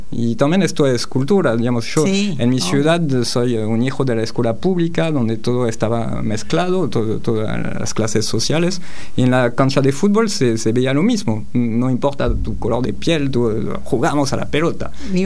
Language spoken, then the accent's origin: Spanish; south of France, France; yo soy del sur de Francia y ahí era como más fútbol que rugby